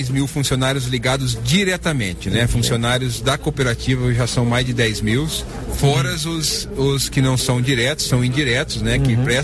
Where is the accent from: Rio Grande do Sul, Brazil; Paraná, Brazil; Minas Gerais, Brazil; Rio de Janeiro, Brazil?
Paraná, Brazil; Terra Boa; Sou natural de Terra Boa, aqui no Paraná.